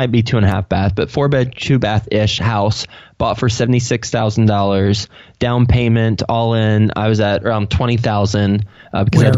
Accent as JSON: {"language": "English", "region": "Texas", "country": "United States", "also_born_or_lived": "New York City", "said": "I'm originally from Texas, but moved straight from New York City to Texas. From Texas to New York City."}